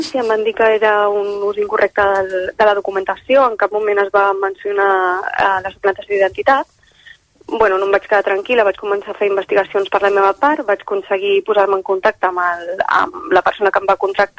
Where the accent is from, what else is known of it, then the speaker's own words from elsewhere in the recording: Gavà, Catalonia, Spain; Sí, soc de Gavà.